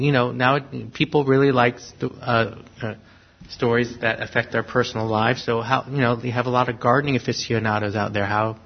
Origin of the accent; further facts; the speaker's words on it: New York, United States; in my hometown, just a small example, I grew up in New York.